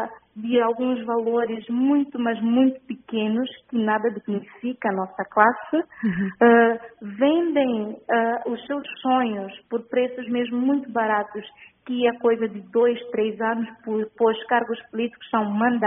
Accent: São Tomé & Príncipe; enquanto santomense, de dar a minha voz ao mundo.

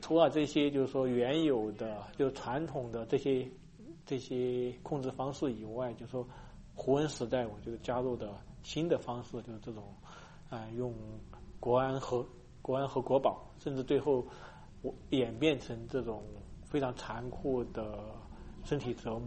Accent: Sichuan, China; 他们会甚至从那个北京飞到我的老家，那个四川

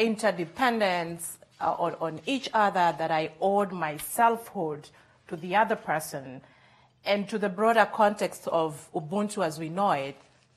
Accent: Kenya; when I was growing up in Kenya

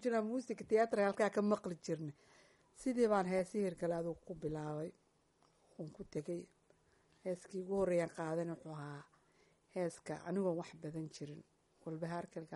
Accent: Burco, Togdheer, Somalia; also born or lived in Mogadishu; waxan ku dhashay xamar yaraantayda intii hore ooga waxan ku soo barbaaray burco kadibna xamar baan ku soo noqday halkaasan iskuulka ka dhigan jiray

